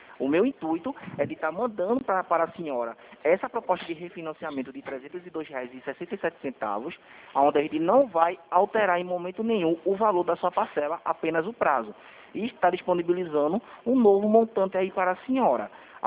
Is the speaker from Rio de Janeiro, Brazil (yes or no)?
no; Recife, Pernambuco, Brazil; eu sou daqui de Recife.